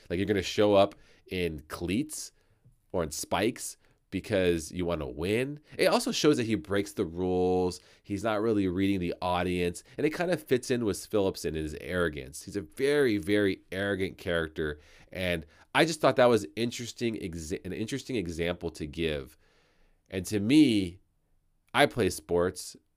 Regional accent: United States; I'm American. I don't know what that is.

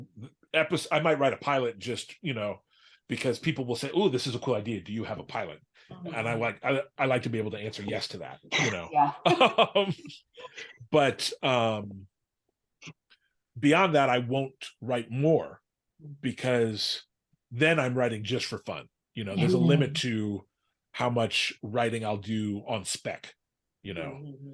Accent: New Jersey, United States; I'm from the Northeast. I'm from New Jersey, okay?

